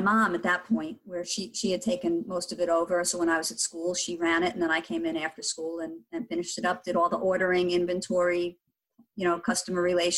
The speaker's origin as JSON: {"language": "English", "town": "Staten Island", "region": "New York", "country": "United States", "tie": "born or raised there", "said": "I grew up in Staten Island, New York."}